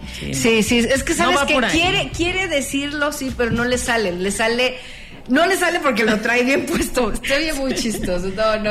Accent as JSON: {"language": "Spanish", "country": "Mexico", "said": "así somos los mexicanos."}